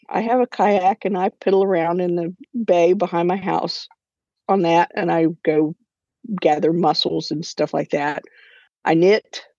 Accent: Indianapolis, Indiana, United States; also born or lived in Terre Haute, United States; I was born in Terre Haute. And then when I was about, I think, 8 months old, my parents moved to Indianapolis, and we lived there until I was 7.

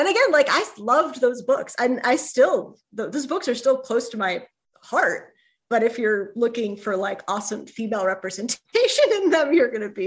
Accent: San Diego, California, United States; And I grew up loving baseball. I grew up in San Diego. I was a huge San Diego Padres fan.

